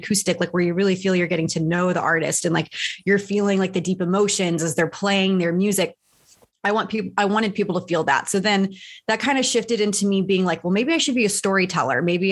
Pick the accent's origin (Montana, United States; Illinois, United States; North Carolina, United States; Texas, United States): Texas, United States; Georgetown; also born or lived in Houston; So I grew up in Georgetown, Texas. So I'm a Texas girl. I was born in Houston, have a ton of family still there. My mom moved to Central Texas when I think I was like maybe three.